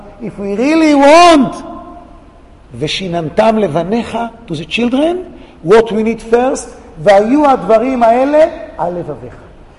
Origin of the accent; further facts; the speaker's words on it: Israel; English is a second language; you know, I'm from Eretz Israel.